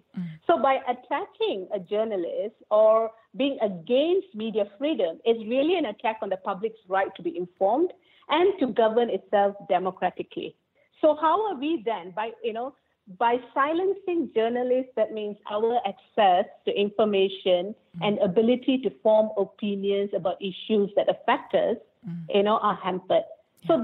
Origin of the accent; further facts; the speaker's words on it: Malaysia; We are from Malaysians, and unfortunately, this is how we are moving forward.